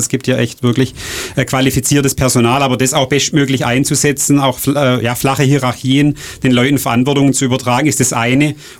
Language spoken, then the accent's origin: German; Baden-Württemberg, Germany; Das kann man ja auch nicht immer planen, wenn so eine Stadt frei wird in meiner Heimatregion, in unserer Heimatregion von meiner Frau und mir